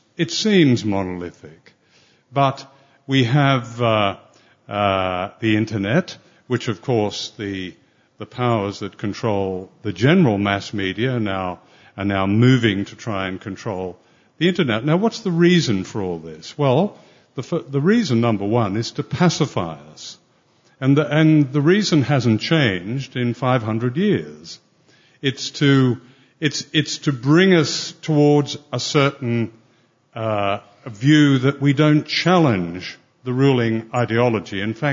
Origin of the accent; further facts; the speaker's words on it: Australia; I grew up in Australia